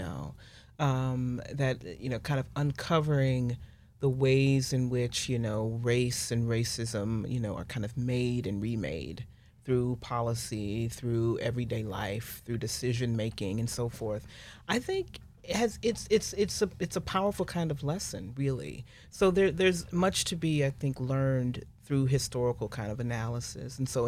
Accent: St. Louis, Missouri, United States; I grew up in St. Louis in the 80s and 90s

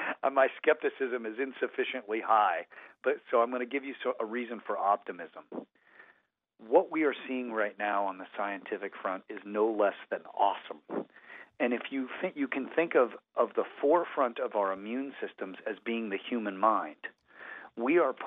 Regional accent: Colorado, United States; So I grew up in Colorado, and I had a friend named Jason

